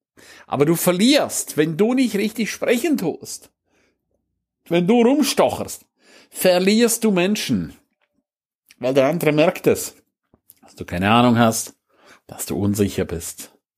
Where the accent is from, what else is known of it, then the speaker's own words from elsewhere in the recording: Switzerland; Blödsinn, ich bin kein Talent. Ich bin Schweizer.